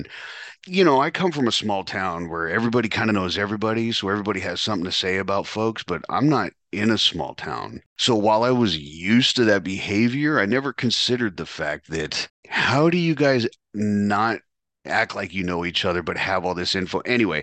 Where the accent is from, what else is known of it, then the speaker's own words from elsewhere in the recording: California, United States; oh, I'm from Cali, blah, blah, blah.